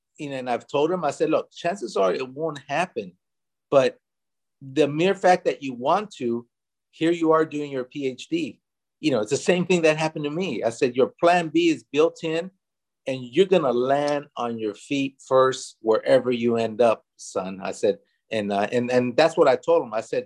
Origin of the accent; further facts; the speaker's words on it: Stockton, California, United States; the Jose Hernandez Reaching for the Stars Foundation, in my hometown of Stockton